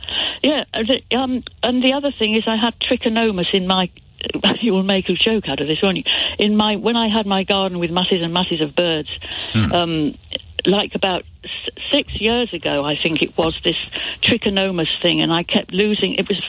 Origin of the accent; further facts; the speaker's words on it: Oxford, South East England, United Kingdom; born there; because I was born in Oxford.